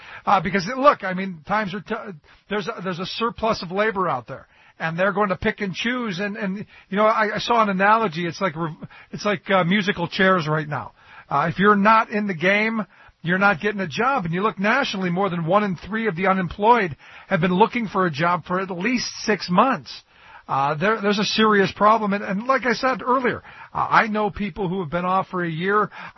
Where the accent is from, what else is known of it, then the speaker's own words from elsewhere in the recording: Cleveland, Ohio, United States; like Walmart had opened up in where I grew up in Cleveland